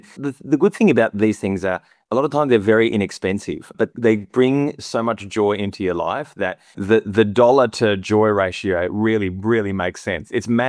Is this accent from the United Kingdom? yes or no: no; Germany; You know, I grew up in Germany. My mother is German, but my father was born in the Soviet Union. In fact, he was born in Crimea.